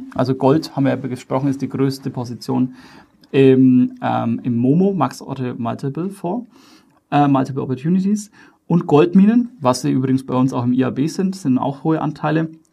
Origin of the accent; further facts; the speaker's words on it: Bavaria, Germany; sagt man bei uns in Bayern. Weil ich komme aus Bayern.